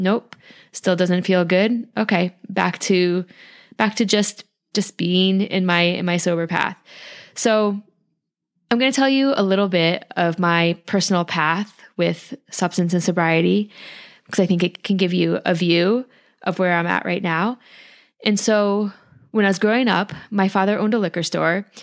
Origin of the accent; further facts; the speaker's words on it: Connecticut, United States; And I grew up outside of New York City in Connecticut, and I got into the rave scene in the 90s.